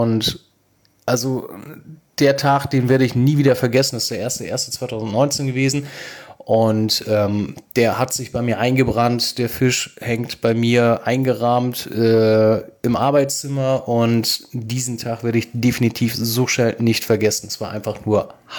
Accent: Hamburg, Germany; ich komme aus Hamburg und bin leidenschaftlicher Angler.

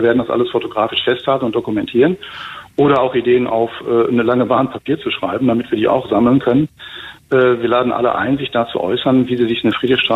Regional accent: Bochum, North Rhine-Westphalia, Germany; Ich komme aus Bochum.

